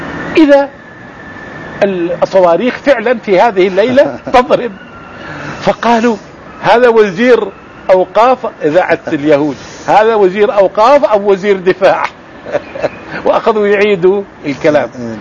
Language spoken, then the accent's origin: Arabic; Jordan; في عندنا في الأردن شاعر معروف